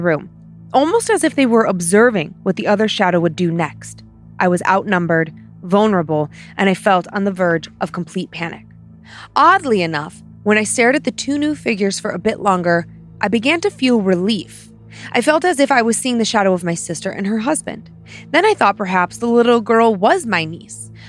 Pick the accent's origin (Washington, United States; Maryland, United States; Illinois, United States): Washington, United States; Seattle; I am from the Seattle area.